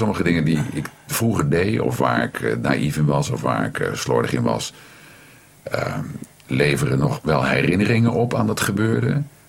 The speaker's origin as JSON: {"language": "Dutch", "region": "Utrecht", "country": "Netherlands", "tie": "born or raised there", "said": "Ik ben in Utrecht geboren."}